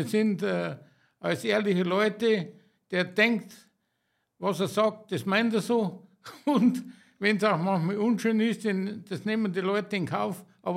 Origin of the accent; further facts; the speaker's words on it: Bavaria, Germany; als Bayer, als Landwirt, die meisten Stimmen.